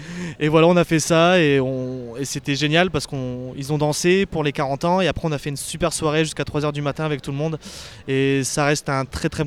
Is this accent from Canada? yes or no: no; Hauts-de-France, France; parce que je viens de l'Audomarois. Et je voulais garder quelque chose de mes origines.